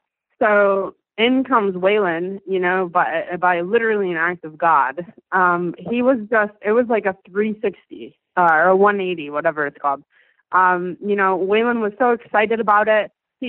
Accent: Vernon, New York, United States; He actually came out to my hometown of Vernon, New York a couple months later to shoot a music video and everything.

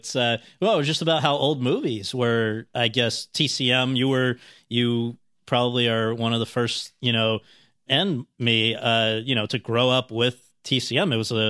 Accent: Woodbridge, Connecticut, United States; Yeah, I'm from New Haven, suburb called Woodbridge.

